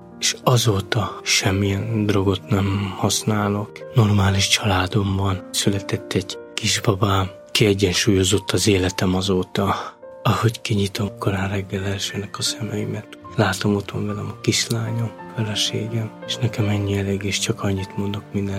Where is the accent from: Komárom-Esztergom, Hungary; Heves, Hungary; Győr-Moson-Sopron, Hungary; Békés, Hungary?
Komárom-Esztergom, Hungary; Esztergom; born there; first language Romani; Hungarian is a second language; Esztergomban születtem egy cigánytelepen, nem tudtam magyarul beszélni, csak cigányul.